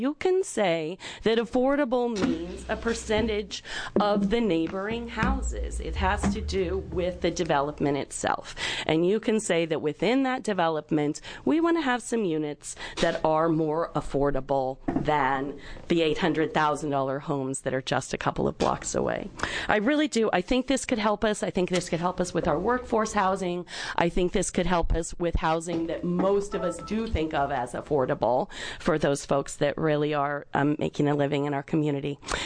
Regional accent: Bend, Oregon, United States; I'm from Bend, Oregon, and I was recently elected to the Bend City Council.

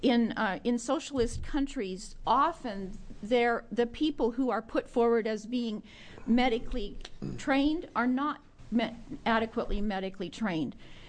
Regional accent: Salem, Oregon, United States; I'm from Salem, Oregon.

